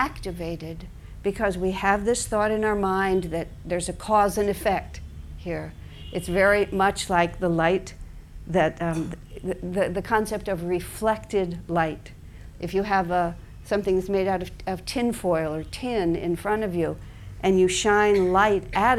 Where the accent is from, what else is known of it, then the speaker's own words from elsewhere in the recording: El Paso, Texas, United States; born there; I've mentioned to you I was born in El Paso, Texas.